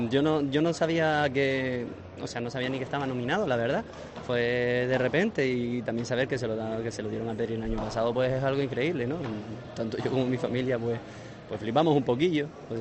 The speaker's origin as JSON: {"language": "Spanish", "town": "Las Palmas de Gran Canaria", "region": "Canary Islands", "country": "Spain", "said": "soy un chico de Las Palmas de Gran Canaria que lleva cogiendo olas con el buggy desde los 8 o 9 años"}